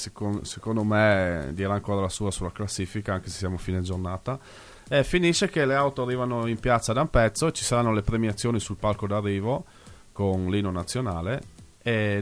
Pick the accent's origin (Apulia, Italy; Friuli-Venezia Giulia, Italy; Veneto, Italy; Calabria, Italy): Friuli-Venezia Giulia, Italy; Ampezzo; Io sono originario di Ampezzo